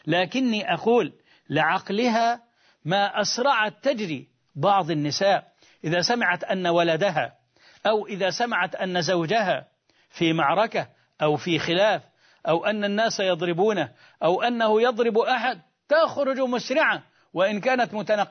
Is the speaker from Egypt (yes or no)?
yes; Egypt; والسمر شجر يشبه شجر السنط عندنا في مصر